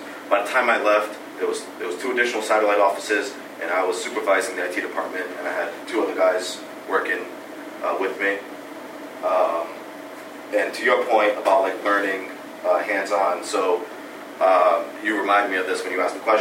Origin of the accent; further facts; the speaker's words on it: Fall River, Massachusetts, United States; So I grew up in Fall River, went to Diamond, graduated in 05 in auto mechanics.